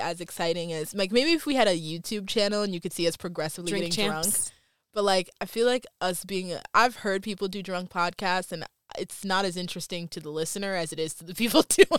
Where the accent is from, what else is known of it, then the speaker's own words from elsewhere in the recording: New York City, New York, United States; it's because we're from New York City.